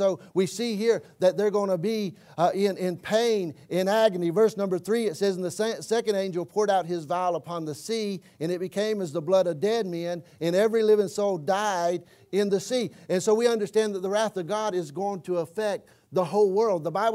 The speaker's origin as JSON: {"language": "English", "town": "Humboldt", "region": "Tennessee", "country": "United States", "said": "I'm from Humboldt, Tennessee. Population 8,000."}